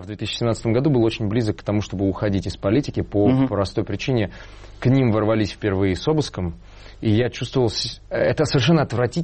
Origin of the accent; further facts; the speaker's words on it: Dushanbe, Tajikistan; я родился уже вот в Душанбе. Да, потом произошел распад Советского Союза, мы еще какое-то время там пожили